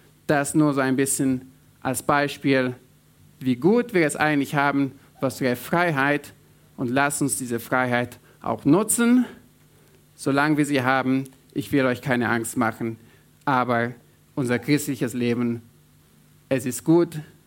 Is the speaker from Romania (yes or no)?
yes; Romania; Ich bin aufgewachsen im Ausland, in Rumänien. Und ihr hört vielleicht, ich habe so einen gewissen Akzent. Und das hatte ich auch dort, weil meine Familie ist, mein Vater ist deutschstämmig und meine Mama Schweizerin. Also ich war auch dort Ausländer